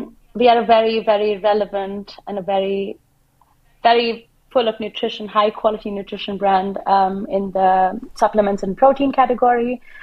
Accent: Middle East, United Arab Emirates; also born or lived in India; now in Berlin, Germany; I am originally from India. I grew up in the Middle East. I've been in Berlin for the past 5 years.

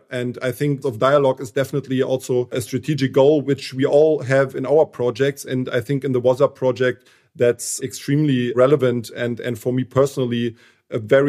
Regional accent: Berlin, Germany; So we organized one expert roundtable in Berlin, which is my hometown.

